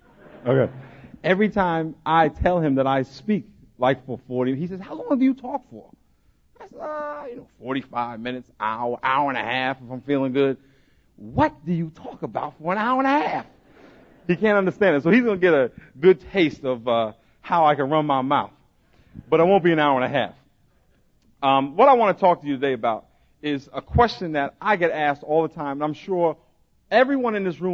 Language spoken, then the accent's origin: English; New York, United States; And I grew up in New York, right outside New York City.